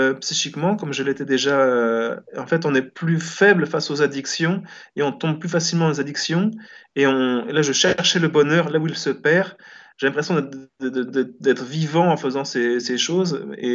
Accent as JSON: {"language": "French", "region": "Brittany", "country": "France", "tie": "born there", "said": "je suis né en Bretagne, d'une famille catholique pratiquante"}